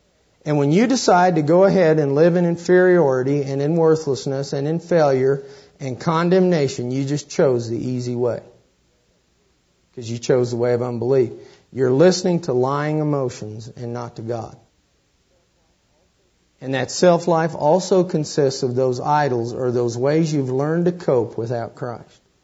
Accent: Kansas, United States; that's probably proof I'm from Kansas, to like wedding cake.

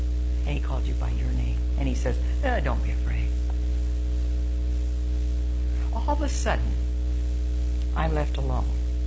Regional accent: Southern United States, United States; And I being a Southerner, all my life, I heard my mother or my father or both say

